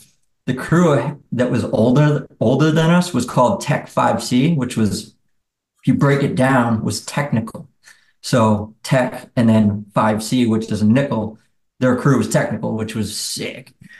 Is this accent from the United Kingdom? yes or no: no; Lowell, Massachusetts, United States; I mean, early days, like growing up in Lowell, like the skate parks really brought everyone together. We were like, you know, 13, 14. And that was like just the meetup spot, you know?